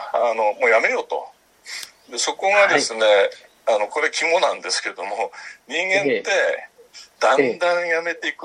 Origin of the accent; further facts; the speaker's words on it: Tokyo, Japan; あの私はもともと東京生まれの東京育ちですから、